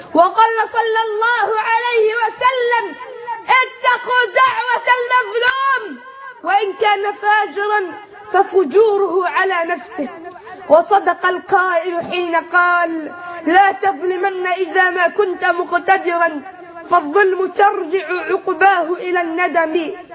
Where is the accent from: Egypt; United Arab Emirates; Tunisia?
Egypt; اللهم اجعل بلدنا مصر أمن الأمان رخاء سخاء